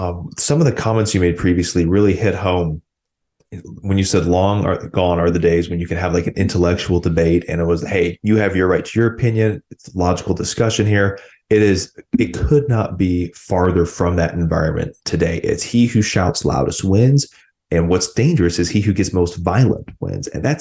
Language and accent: English; Wisconsin, United States; I grew up in Southeast Wisconsin, maybe 30, 45 minutes outside Milwaukee.